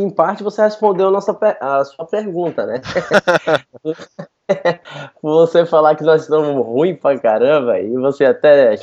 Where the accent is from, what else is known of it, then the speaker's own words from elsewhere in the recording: Salvador, Bahia, Brazil; also born or lived in Ribeirão Preto; estudei em Ribeirão Preto, saí de Salvador, fui para Ribeirão Preto